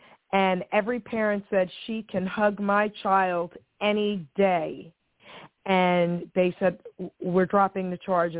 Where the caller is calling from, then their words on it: New Jersey, United States; I'm calling from New Jersey.